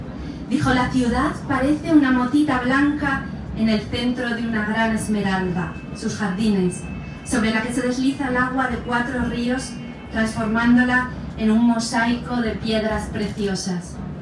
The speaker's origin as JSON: {"language": "Spanish", "town": "Zaragoza", "region": "Aragon", "country": "Spain", "tie": "born or raised there", "said": "Me hace inmensamente feliz pregonar la alegría de esta fiesta en mi ciudad natal, junto al Ebro"}